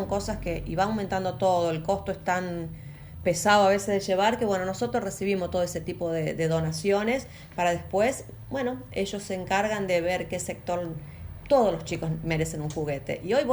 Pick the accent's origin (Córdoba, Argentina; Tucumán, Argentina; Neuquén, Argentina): Córdoba, Argentina; Brinkmann; somos todos ciudadanos de Brinkmann, vivimos en democracia desde 1983